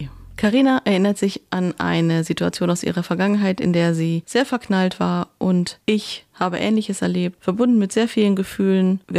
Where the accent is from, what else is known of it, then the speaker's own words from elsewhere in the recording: North Rhine-Westphalia, Germany; Es war so eine ziemlich geile Jazzbar in meiner Heimat-Ruhrgebiet.